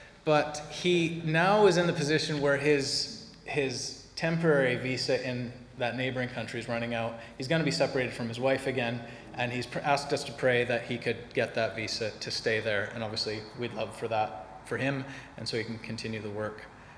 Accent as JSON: {"language": "English", "country": "United States", "moved": "yes", "said": "I'm from the States. I've lived here long enough that you can just about stand my accent, probably."}